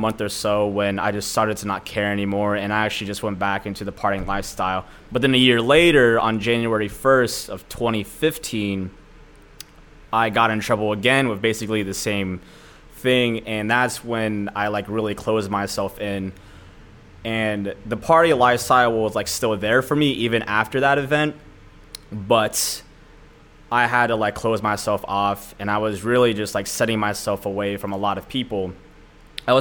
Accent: Newark, Ohio, United States; So I grew up in Newark, Ohio.

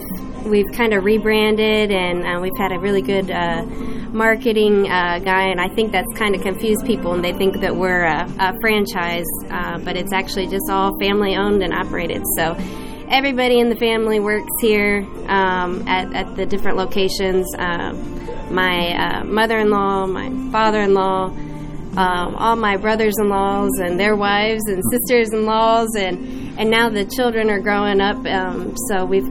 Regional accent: Ohio, United States; now in Louisville, United States; No. I'm actually from Ohio.

